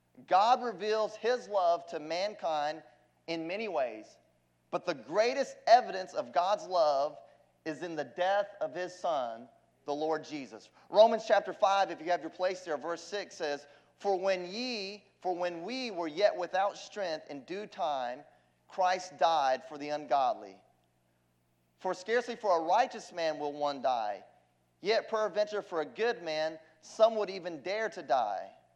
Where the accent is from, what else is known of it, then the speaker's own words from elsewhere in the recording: North Carolina, United States; also born or lived in Louisiana; And I was born in Louisiana. We moved around a little bit, but I grew up in North Carolina. And so I tell people that I'm a Tar Heel.